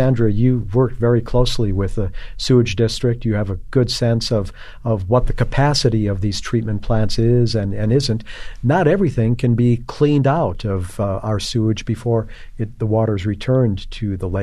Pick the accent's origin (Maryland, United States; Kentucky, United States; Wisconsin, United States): Wisconsin, United States; Cudahy; You know, as a kid, I remember growing up in Cudahy. I'm a Southside kid, grew up in a Southside working class neighborhood